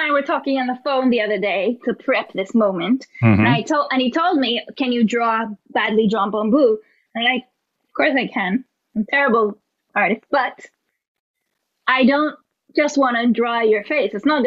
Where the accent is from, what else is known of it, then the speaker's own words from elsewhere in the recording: Tel Aviv, Tel Aviv District, Israel; English is a second language; now in London, United Kingdom; I grew up in Tel Aviv. So tiny city, tiny country, like so small. So for me, like when I moved to London